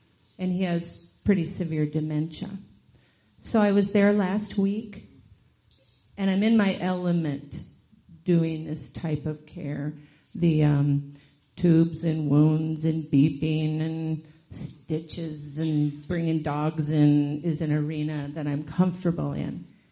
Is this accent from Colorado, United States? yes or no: yes; Colorado Springs, Colorado, United States; now in Mexico; moved to Mexico, so I haven't been around. But now I'm a little bit of a nomad because my stepmother in my hometown of Colorado Springs has broken her hip and her arm.